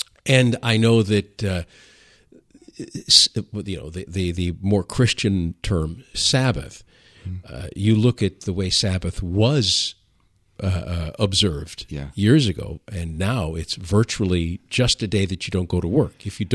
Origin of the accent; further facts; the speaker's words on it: Detroit, Michigan, United States; I'm from Detroit, as you know, and I remember a story of the history, if you will, of the Italian communities in Detroit.